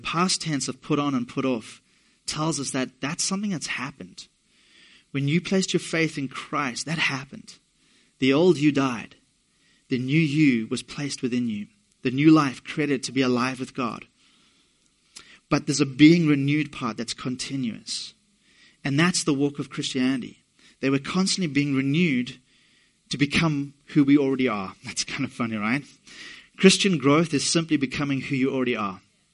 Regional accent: England, United Kingdom; born there; I was born in England, and England is a great country. I have no desire to live there.

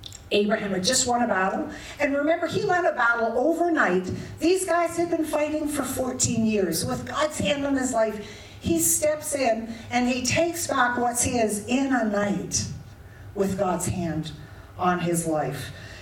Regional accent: Kitchener, Ontario, Canada; I was about 17, and I grew up in Kitchener, so an hour from here.

